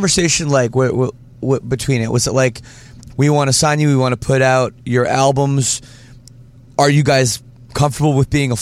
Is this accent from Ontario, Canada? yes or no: yes; Ontario, Canada; now in Windsor, Canada; I'm from Ontario